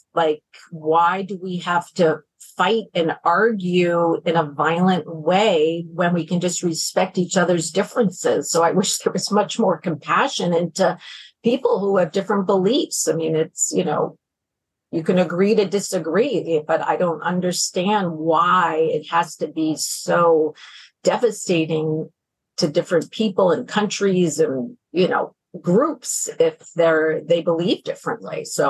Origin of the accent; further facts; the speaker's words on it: New York, United States; now in Boston, United States; growing up in New York, I was a Jets fan, a Yankee fan, a Rangers fan.